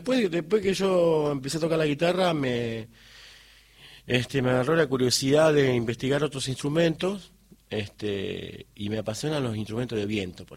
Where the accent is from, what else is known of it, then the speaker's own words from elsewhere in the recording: Coronda, Santa Fe, Argentina; born there; Nací ahí en Coronda, sí. Bien corondino.